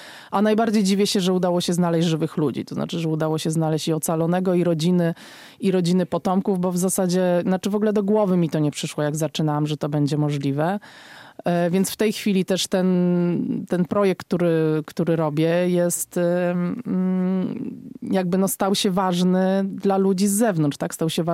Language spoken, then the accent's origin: Polish; Warsaw, Masovian Voivodeship, Poland; now in Białowieża, Poland; Ja nie jestem sama z Białowieży, jestem z Warszawy, ale przyjechałam tam w 2002 roku